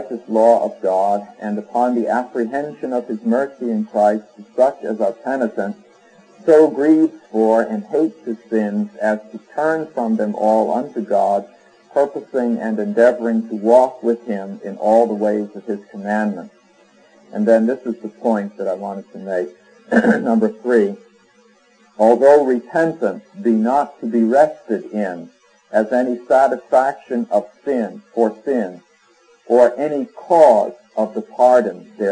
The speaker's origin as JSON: {"language": "English", "region": "New England", "country": "United States", "said": "every once in a while it becomes apparent that I'm from New England, offers."}